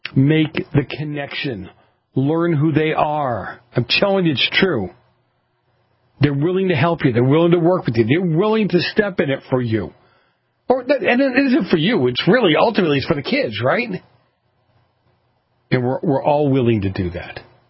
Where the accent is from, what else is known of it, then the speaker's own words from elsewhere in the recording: Boston, Massachusetts, United States; accent: Boston; Now, look, I'm from Boston, so I put an R where there aren't any R's, and I get rid of the R's where there are R's.